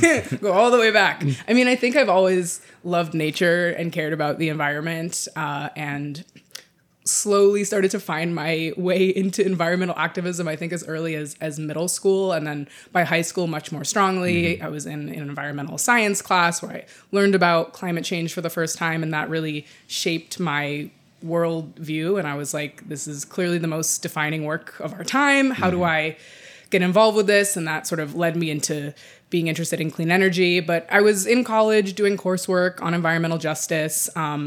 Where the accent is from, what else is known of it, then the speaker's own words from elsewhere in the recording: New York City, New York, United States; I'm born and raised in New York City in lower Manhattan. So not in northern Manhattan, but always spent a fair amount of time in the area as a New York City kid growing up.